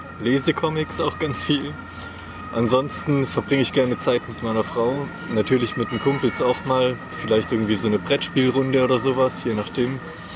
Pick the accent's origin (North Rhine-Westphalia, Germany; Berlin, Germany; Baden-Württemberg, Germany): Baden-Württemberg, Germany; moved away as an adult; also born or lived in Palatinate; now in Mannheim, Germany; Ich komme eigentlich vom Bodensee, aber bin dann zu meinem Zivildienst 2001 in die Pfalz gezogen und seitdem ein bisschen rumgekommen und jetzt seit 2007 eigentlich in Mannheim ansässig.